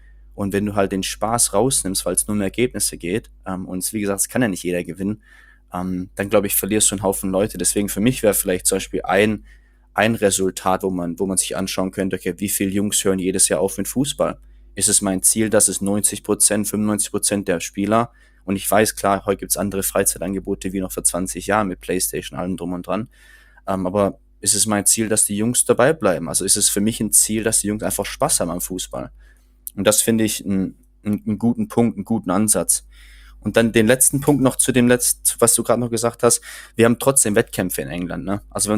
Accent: Baden-Württemberg, Germany; ich komme vom Land aus dem Schwarzwald

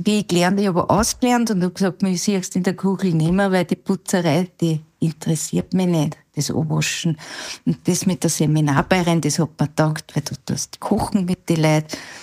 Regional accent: Upper Austria, Austria; Bei uns in Oberösterreich ist nicht der Steinpilz, sondern eher der Parasol.

